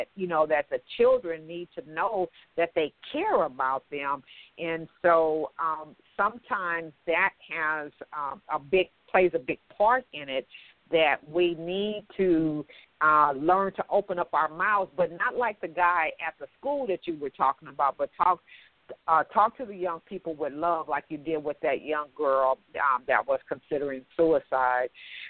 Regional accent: Watts, California, United States; now in Atlanta, United States; I've been in Atlanta about 22 years now, Candy, but I was born and raised in Watts, graduated from Jordan, and had a youth organization right there in South Central on Vermont and Manchester.

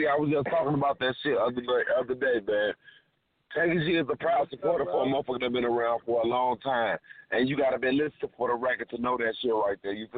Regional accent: Chicago, Illinois, United States; No, I'm from Chirac, man.

